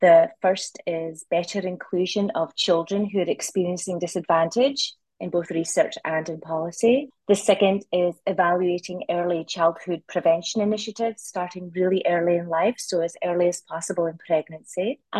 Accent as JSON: {"language": "English", "region": "Scotland", "country": "United Kingdom", "tie": "born or raised there", "moved": "as an adult", "lives_now": "Vancouver, Canada", "said": "But I grew up in Scotland, so I do have a bit of an accent."}